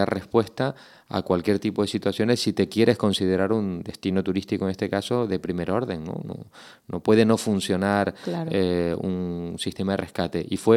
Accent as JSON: {"language": "Spanish", "region": "Canary Islands", "country": "Spain", "said": "ya lo digo como ciudadano, como canario, como administrado"}